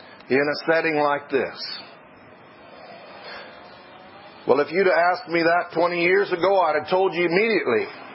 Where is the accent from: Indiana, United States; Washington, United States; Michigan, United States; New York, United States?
Washington, United States; moved away as an adult; also born or lived in Lancaster, Pennsylvania; I live on Dry Fork Road in Windsor, just about 15 minutes from here. I was raised in Washington State to the age of 32 years when I moved to Lancaster, Pennsylvania.